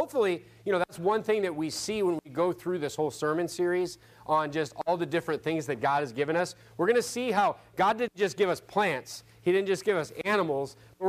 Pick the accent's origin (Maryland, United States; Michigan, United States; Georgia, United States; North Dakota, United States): North Dakota, United States; But growing up in North Dakota, fruit was kind of a rare thing.